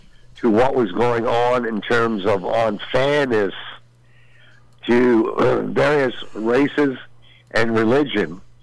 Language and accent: English; New York, United States; I saw it in the Navy, which was some time ago, the prejudice against me as a New Yorker